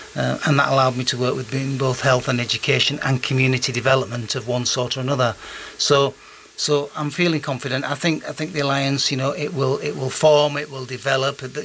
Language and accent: English; Yorkshire and the Humber, United Kingdom; moved away as an adult; now in Isle of Wight, United Kingdom; I'm from Yorkshire originally, and I haven't tried to lose my accent.